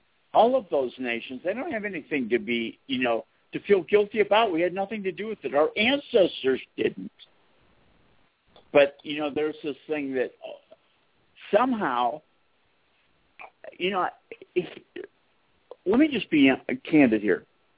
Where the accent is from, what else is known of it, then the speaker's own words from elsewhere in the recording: Massachusetts, United States; You know, they were all in Illinois, and, you know, we grew up in Massachusetts.